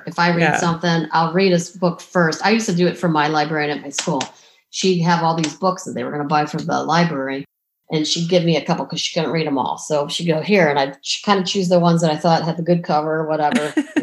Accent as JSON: {"language": "English", "region": "Ohio", "country": "United States", "said": "I'm a sports fan and I'm from Ohio, so I like all the Cleveland teams."}